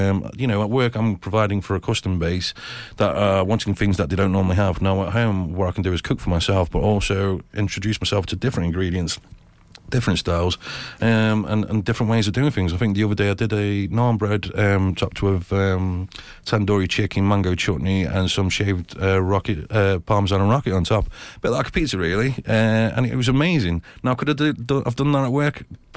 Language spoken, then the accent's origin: English; Stoke-on-Trent, West Midlands, United Kingdom; Growing up in Stoke-on-Trent.